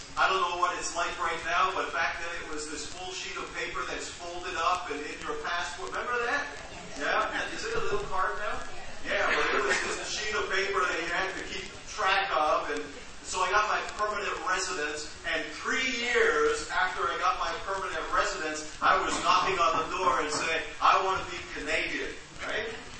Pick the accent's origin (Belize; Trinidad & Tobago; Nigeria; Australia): Belize; moved away as an adult; was born and I was raised in Belize, a tiny little country in Central America. And in 1980, I migrated from Belize to the United States to go to university.